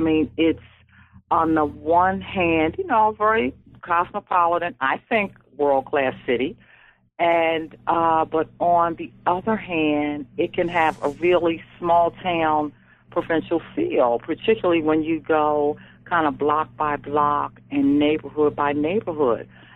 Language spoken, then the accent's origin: English; Philadelphia, Pennsylvania, United States; Because we were raised in West Philadelphia.